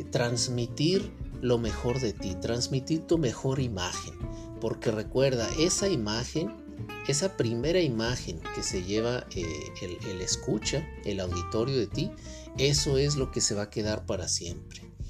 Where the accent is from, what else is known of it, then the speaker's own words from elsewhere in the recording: Tijuana, Baja California, Mexico; now in San Diego, United States; mi ciudad natal, que es Tijuana.